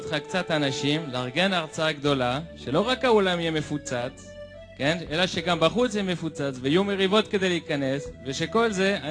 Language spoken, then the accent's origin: Hebrew; France; Hebrew is a second language; also born or lived in Israel; אני צרפתי.